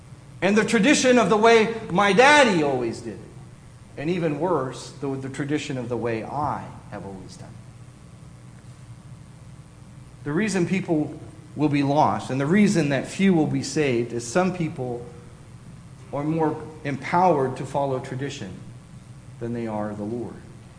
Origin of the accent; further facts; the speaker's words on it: San Antonio, Texas, United States; I remember when I was going to school at Stephen F. Austin. I grew up in San Antonio